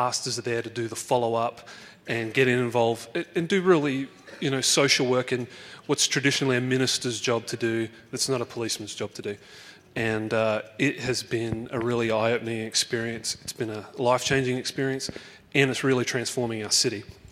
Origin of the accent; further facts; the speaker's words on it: Australia; I've got no military background. I'm Australian